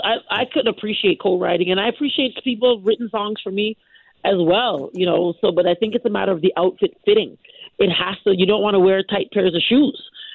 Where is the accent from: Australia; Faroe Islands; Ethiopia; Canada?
Canada; I'm Canadian. I'm a born and raised Canadian.